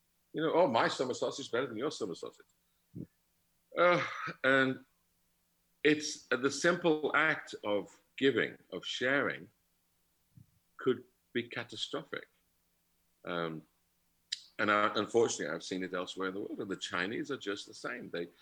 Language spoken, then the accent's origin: English; England, United Kingdom; now in Winnipeg, Canada; And the problem we all have, and being English, I'm just the same.